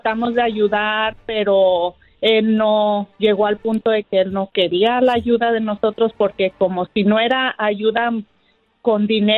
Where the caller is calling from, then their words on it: Fontana, California, United States; Desde Fontana